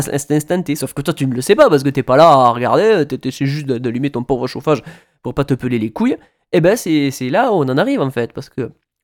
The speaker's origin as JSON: {"language": "French", "country": "France", "said": "Alors que ça n'a rien à voir chez nous en France."}